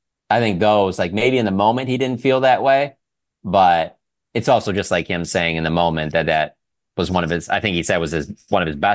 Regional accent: Detroit, Michigan, United States; not a fan of the Cowboys, I was growing up in Detroit

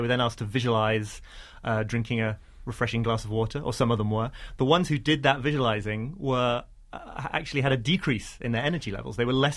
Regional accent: United Kingdom; as a Brit

